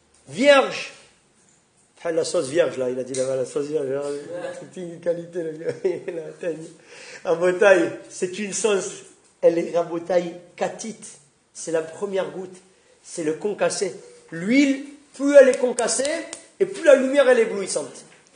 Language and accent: French; Toulouse, Occitanie, France; chez nous à Toulouse, on habitait à 10 minutes de la synagogue, ou un quart d'heure.